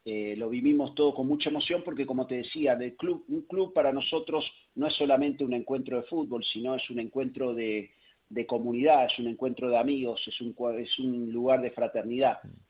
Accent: Argentina; para nosotros, para los argentinos, no solo es un orgullo como argentinos tener un exponente mundial de esa magnitud

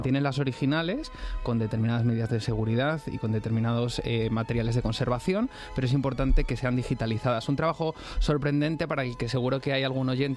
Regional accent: Madrid, Community of Madrid, Spain; soy yo de Chamberí, que me han dicho que si era de Córdoba, porque hablo raro

